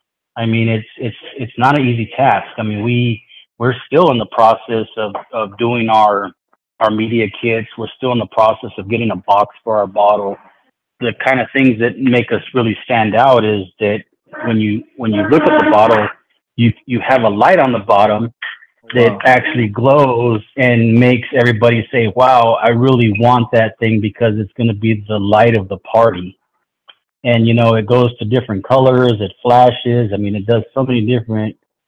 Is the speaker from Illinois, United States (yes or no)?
no; San Diego, California, United States; Well, since we're from San Diego, we started in San Diego, we're actually going to continuously grow out of San Diego.